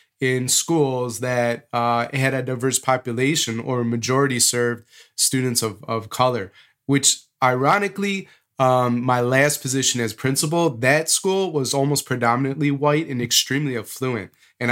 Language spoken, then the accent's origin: English; Palatine, Illinois, United States; I come from Palatine, Illinois, which is a northwest suburb of Chicago. And my parents participated in white flight.